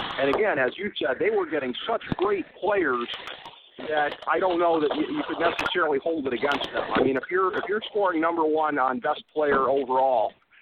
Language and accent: English; Cleveland, Ohio, United States; being based in Cleveland, they are my hometown team.